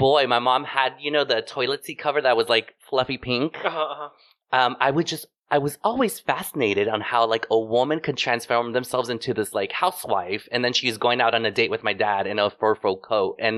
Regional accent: Indio, California, United States; Indio, California, which is like 30 minutes east of Palm Springs.

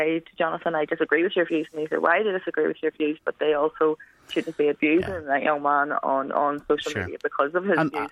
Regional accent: Northern Ireland, United Kingdom; I was brought up myself faster in the Troubles, and so I have a very different view of Northern Ireland, and my childhood shaped that.

